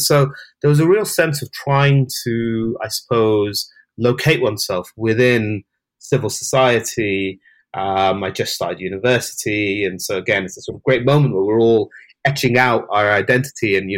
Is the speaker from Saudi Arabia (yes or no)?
yes; Saudi Arabia; moved away; And I grew up in the Middle East as a child. I grew up in Saudi Arabia.